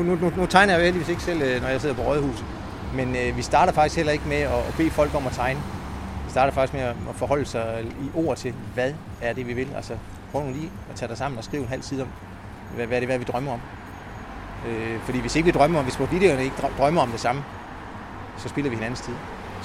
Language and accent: Danish; Central Denmark Region, Denmark; also born or lived in Lolland-Falster; Jeg er faktisk fra Østjylland.